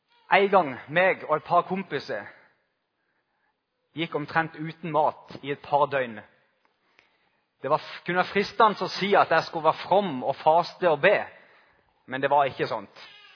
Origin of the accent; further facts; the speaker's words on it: Farsund, Agder, Norway; så rodde vi ut i skjærgården i Farsund, der jeg kommer fra